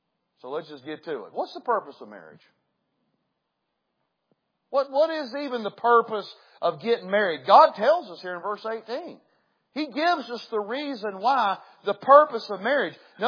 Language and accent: English; West Virginia, United States; Look, I was raised in a man's man world. I mean, I was raised in West Virginia.